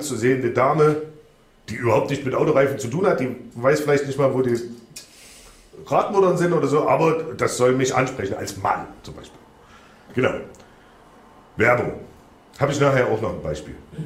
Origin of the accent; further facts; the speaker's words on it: Zwickau, Saxony, Germany; ich bin aus der Zwickauer-Ecke